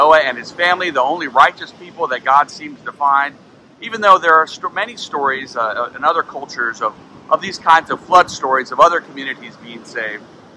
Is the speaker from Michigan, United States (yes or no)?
no; Oklahoma, United States; In my home state of Oklahoma, where I grew up, there was this little Washita River, very small river.